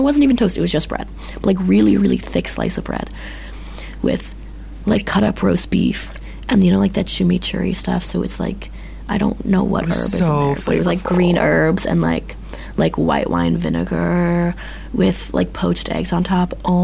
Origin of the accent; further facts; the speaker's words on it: Midwest, United States; And some people get really annoyed with me because I'm from the Midwest. And so everyone in the Midwest is nice.